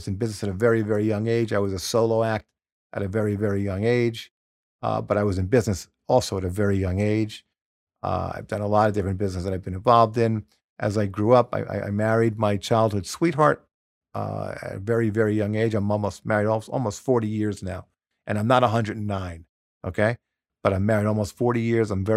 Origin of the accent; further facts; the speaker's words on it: New York City, New York, United States; I grew up in New York.